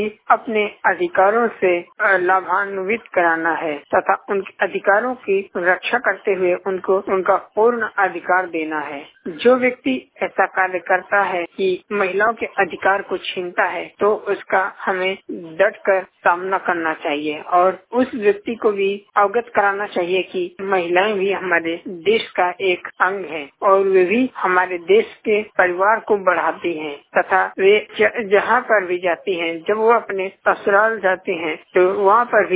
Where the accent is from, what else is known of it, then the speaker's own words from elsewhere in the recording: Banda, Uttar Pradesh, India; मैं उत्तर प्रदेश के बांदा जनपद का रहने वाला हूँ।